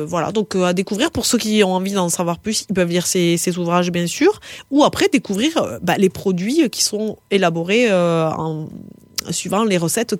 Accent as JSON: {"language": "French", "country": "France", "said": "c'est un peu difficile en fait quand on est français pour arriver à intégrer ça."}